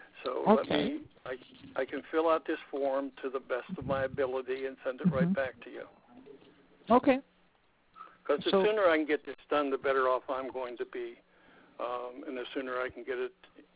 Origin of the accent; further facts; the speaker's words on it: Johnstown, Pennsylvania, United States; now in State College, United States; I'm from Johnstown, Pennsylvania. I live up by State College, PA, right now.